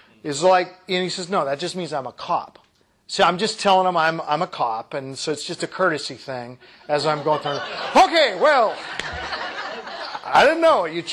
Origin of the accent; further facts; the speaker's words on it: Oregon, United States; and I'm born and raised in Oregon